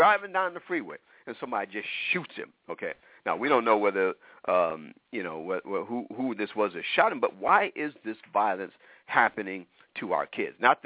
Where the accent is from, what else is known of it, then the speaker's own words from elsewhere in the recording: Detroit, Michigan, United States; I'm from Detroit. I was born in Detroit, okay?